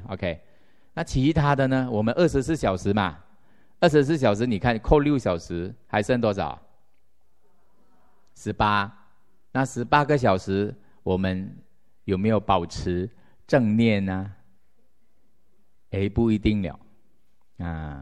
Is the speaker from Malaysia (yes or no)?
yes; Malaysia; 我家乡，其实我从我家乡呢，其实在马来西亚算是佛教的边地